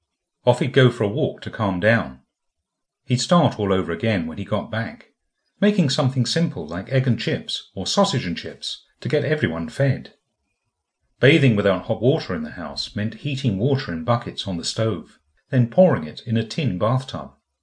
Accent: Edmonton, London, United Kingdom; two-story, three-bedroom council house on Strawberry Road in Edmonton, a little village north of London. I was born on April 21st, 1956, the youngest child of seven.

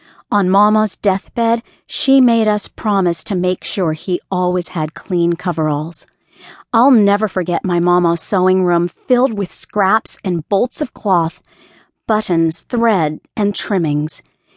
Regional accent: West Monroe, Louisiana, United States; also born or lived in Bossier, United States / Shreveport, United States / Tyler, United States; I was born in Bossier, Louisiana, before Dad's work took us to Shreveport, Louisiana, and later to Tyler, Texas. Eventually, we ended up back in West Monroe in time for me to attend first grade.

